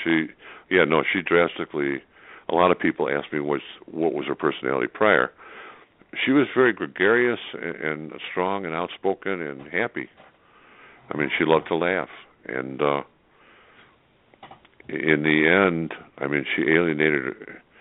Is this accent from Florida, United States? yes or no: no; Chicago, Illinois, United States; Well, you know, growing up in Chicago, I knew the water runoffs from factories into Lake Michigan.